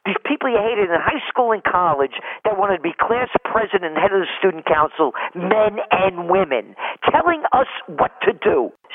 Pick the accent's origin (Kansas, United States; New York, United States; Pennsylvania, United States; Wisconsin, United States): New York, United States; Bronx; You know, I was born in the Bronx. I ran away from PS 76 in the Bronx and crossed the Boston Post Road, which was the major artery in those days between New York and Boston, at 4.5 years old when I ran away from kindergarten.